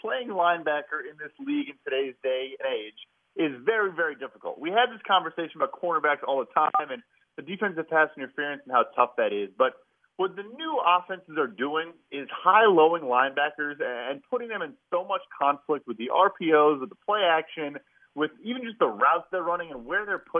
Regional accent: Chicago, Illinois, United States; I mean, for example, I'm from Chicago

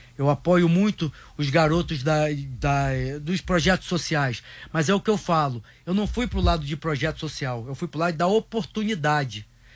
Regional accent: São Paulo, Brazil; É, na minha terra.

